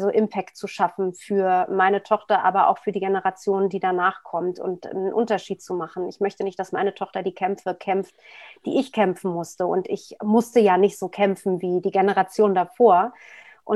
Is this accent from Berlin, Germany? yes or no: yes; Berlin, Germany; born there; Ich bin in West-Berlin geboren, was wie eine Insel damals war. Und ich kenne das Ost-West-Thema